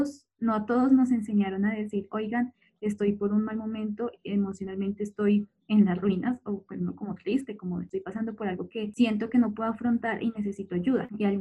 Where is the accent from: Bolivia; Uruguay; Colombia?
Colombia; eso implicó el cuestionamiento incluso como sociedad colombiana